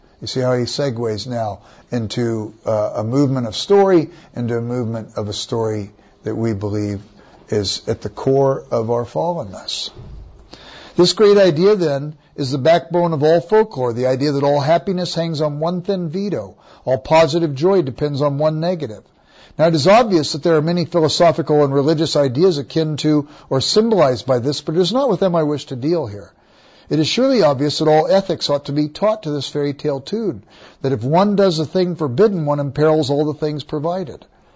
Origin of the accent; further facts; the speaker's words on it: Los Angeles, California, United States; Where I grew up in Los Angeles, there was a playground at the Baptist church.